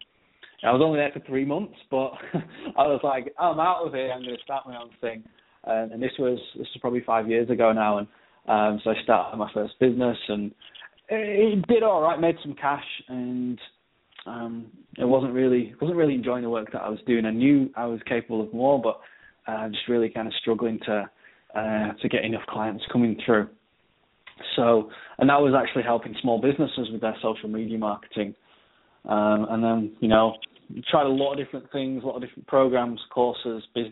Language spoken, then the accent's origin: English; North West England, United Kingdom; I'm over in the UK. I'm British. I'm from up north near Manchester.